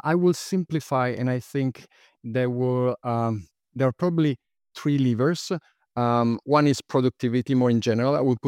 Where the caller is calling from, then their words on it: London, United Kingdom; Okay, I'm joining from London.